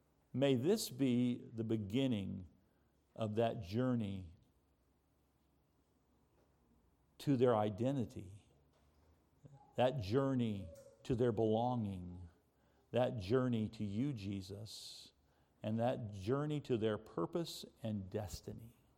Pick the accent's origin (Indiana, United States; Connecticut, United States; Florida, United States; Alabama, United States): Florida, United States; Orlando; And I can tell them I live in Orlando. Well, I'm from Orlando, near Disney World.